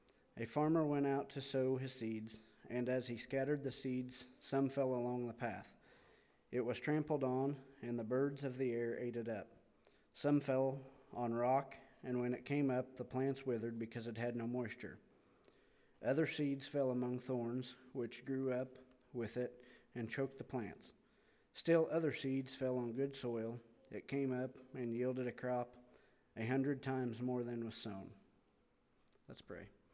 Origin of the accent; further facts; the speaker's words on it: Missouri, United States; Yes, I'm from Missouri, and I'm hard-headed.